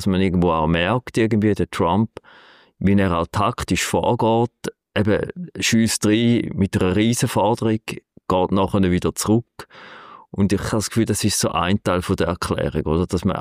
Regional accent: Switzerland; Aber mich als Schweizer Anleger interessiert, oder als Schweizer, wenn ich da daheim bin

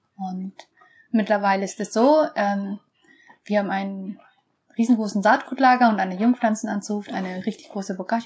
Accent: San Agustin, Huila, Colombia; ich bin in Kolumbien aufgewachsen, im Süden, in einem Ort namens San Agustin Huila, so 1007 Meter Höhe.

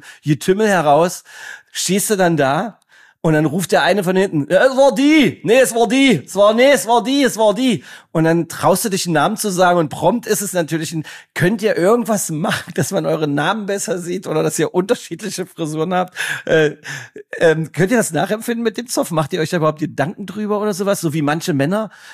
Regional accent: Magdeburg, Saxony-Anhalt, Germany; als ein Magdeburger Jung, der auch sehr viel gute Beziehungen nach Halle hat

